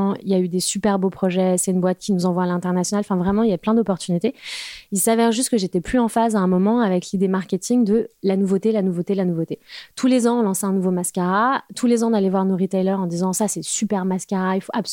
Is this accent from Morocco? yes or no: no; Île-de-France, France; Je suis parisienne, enfin j'ai grandi dans le Val d'Oise.